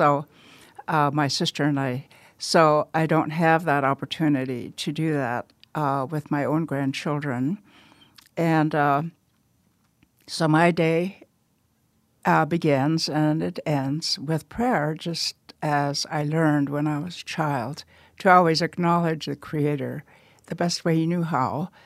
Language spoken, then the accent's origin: English; Pine Ridge, South Dakota, United States; I was born in Pine Ridge, and we lived way out in the rural area in the Manderson District with maternal grandparents. And this is where I remember learning the values of the Lakota people